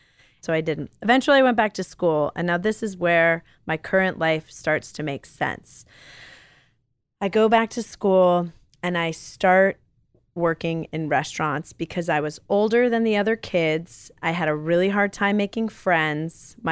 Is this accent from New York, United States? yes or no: yes; New York, United States; I grew up on the Upper East Side. So we were like going to church on Fifth Avenue, get all dressed up.